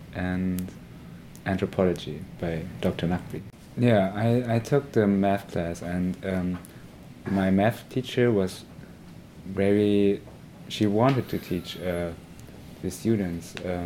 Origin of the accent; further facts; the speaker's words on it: Germany; I study medical engineering in Magdeburg. It's also in Germany. I'm from Germany as well. My family lives at the German-French border.